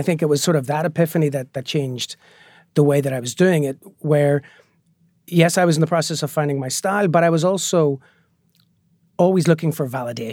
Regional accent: Northern Ireland, United Kingdom; growing up in Northern Ireland, we used to joke that we were bilingual because we could speak both Catholic and Protestant.

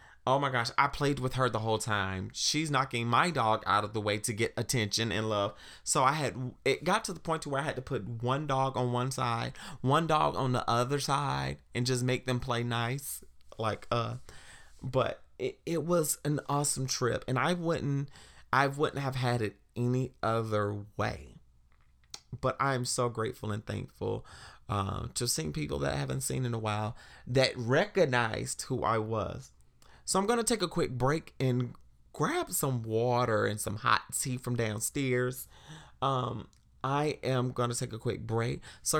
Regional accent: South Carolina, United States; it reminds me of growing up in South Carolina and trimming the tree at my grandmother's house

